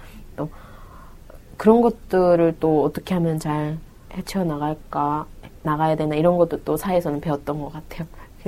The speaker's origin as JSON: {"language": "Korean", "country": "North Korea", "lives_now": "South Korea", "said": "그때는 좀 제가 북한에서 왔다는 걸 숨기고 싶었어요."}